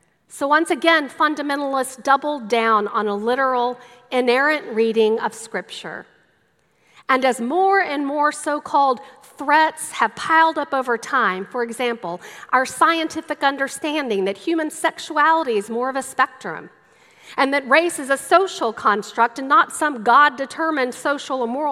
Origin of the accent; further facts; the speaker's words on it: Waco, Texas, United States; a bumper sticker I often saw growing up in Waco, Texas.